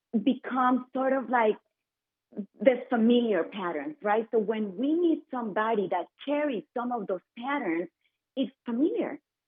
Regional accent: Colombia; growing up in Colombia.

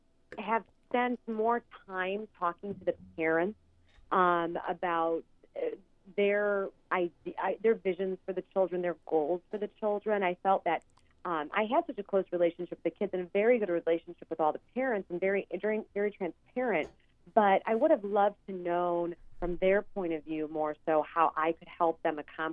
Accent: Hinsdale, Illinois, United States; I'm from a suburb of Chicago called Hinsdale. and I did work for many families in the town where I grew up.

